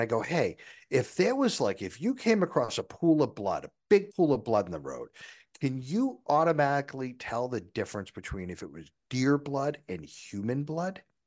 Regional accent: Boston, Massachusetts, United States; now in Tennessee, United States; So I moved to Tennessee from Boston, and that's why one of my books is about a detective from Boston to Tennessee.

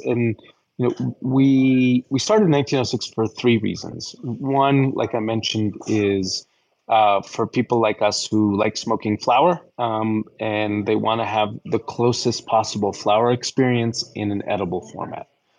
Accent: New York, United States; I'm a New Yorker. Impatience is a virtue. I don't like waiting for anything

